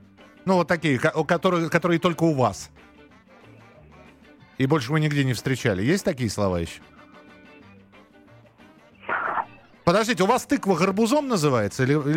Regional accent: Moscow, Russia; как мы, москвичи, привыкли.

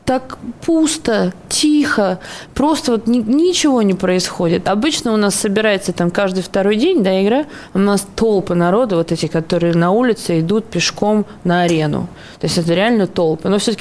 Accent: Moscow, Russia; Я росла в Москве

